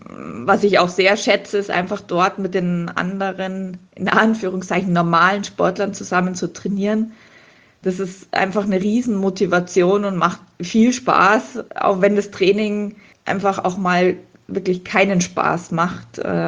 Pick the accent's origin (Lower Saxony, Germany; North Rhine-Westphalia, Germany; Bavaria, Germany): Bavaria, Germany; Munich; Und ich bin ja in München geboren und aufgewachsen